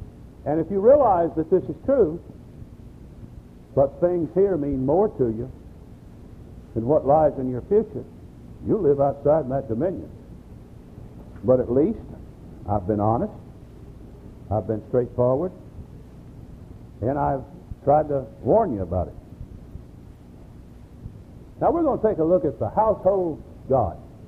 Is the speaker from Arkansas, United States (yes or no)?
yes; Batesville, Arkansas, United States; Is this place going to be more enjoyable than when I grew up in Batesville and Arkansas and that area? Am I going to have more fun here than I did when I grew up as a boy?